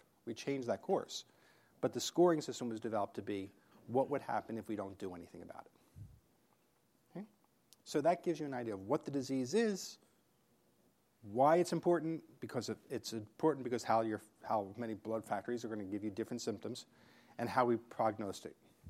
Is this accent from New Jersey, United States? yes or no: no; New York, United States; she's from New York, by the way, my hometown.